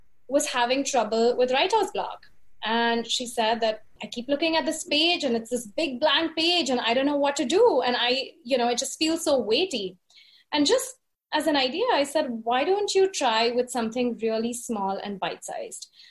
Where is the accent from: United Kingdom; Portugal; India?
India; Mumbai, Maharashtra; moved away as an adult; now in New York, United States; first in my hometown of Bombay and then here in New York.